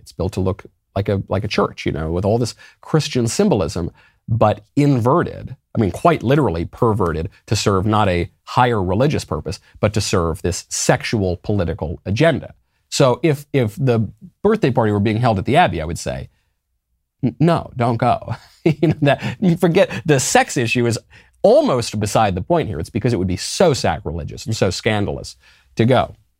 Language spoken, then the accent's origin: English; New York, United States; also born or lived in Los Angeles, United States; Before that, I lived in LA. I moved all the way. I'm from New York. I lived in LA. I moved as far away from New York as you can within the continental United States.